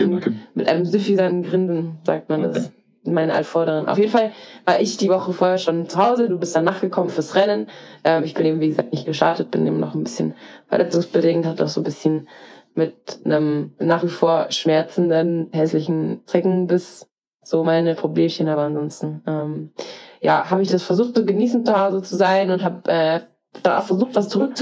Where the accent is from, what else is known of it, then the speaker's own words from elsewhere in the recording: Regensburg, Bavaria, Germany; liegt halt ganz, ganz nah an meiner Heimatstadt Regensburg